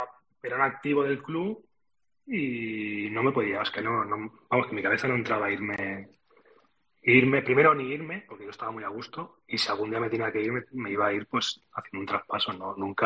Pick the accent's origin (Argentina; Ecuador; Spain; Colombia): Spain; Alcover, Catalonia; soy catalán, de Tarragona, de Alcoverde